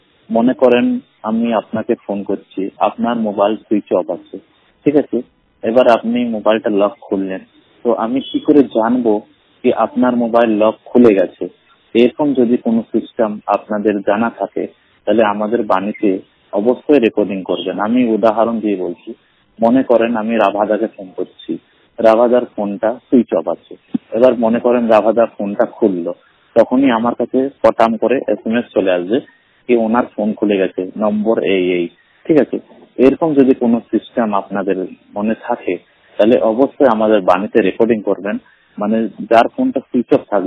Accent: Allahabad, Uttar Pradesh, India; আমার বাড়ি হলো এলাহাবাদ, উত্তরপ্রদেশ রাজ্য থেকে বলছি।

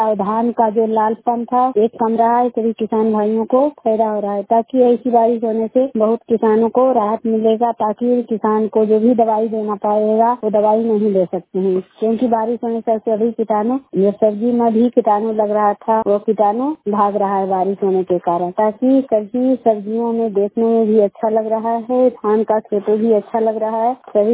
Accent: India; मैं सड़क पंचायत से हूँ, नारी प्रखंड।

